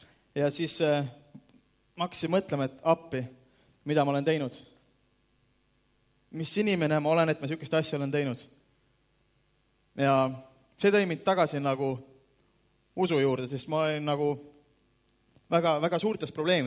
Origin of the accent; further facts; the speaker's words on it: Saku, Harju County, Estonia; Ma olen pärit Sakust, siit Tallinna lähedal 20 kilometrit seal, kus on see kurikuulus õlletehas, mis on viimased, ma ei tea, 100 aastat on Saku reklaamnägu. Ma olen kasvanud üles Sakus, mu vanemad on kristlased, ma olen pärit kristlikust perekonnast.